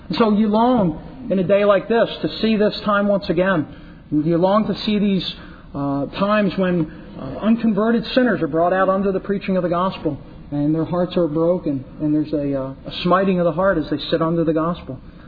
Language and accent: English; Philadelphia, Pennsylvania, United States; I come from Philadelphia, and in that area, a number of mighty revivals took place.